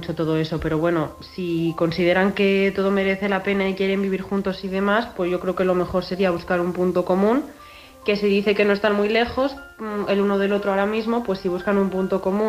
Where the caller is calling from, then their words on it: Guadalajara, Castilla-La Mancha, Spain; de Guadalajara.